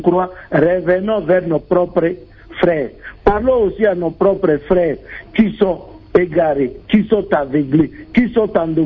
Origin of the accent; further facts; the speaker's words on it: Ituri, DR Congo; nous avons des problèmes chez nous en Ituri